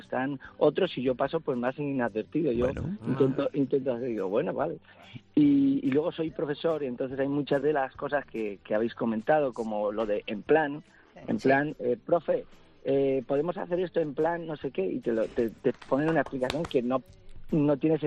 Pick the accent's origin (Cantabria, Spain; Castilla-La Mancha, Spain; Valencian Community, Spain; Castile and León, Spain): Castilla-La Mancha, Spain; Albacete; que soy de Albacete y tenemos aquí hoy, estamos en feria.